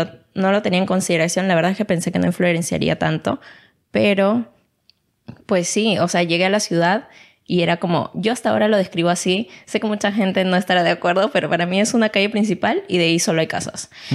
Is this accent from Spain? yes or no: no; Peru; now in Germany; Yo soy de Perú. En Perú es muy común.